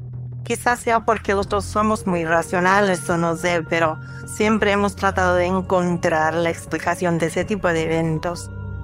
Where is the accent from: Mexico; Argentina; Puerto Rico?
Puerto Rico; San Juan; now in St. Cloud, United States; Mi esposo y yo somos de San Juan, Puerto Rico, y por cuestiones de trabajo de mi esposo nos venimos a vivir aquí al centro de la Florida con mis tres hijos todavía chiquitos. Llegamos a rentar una casa en una zona relativamente nueva en St. Cloud, Florida.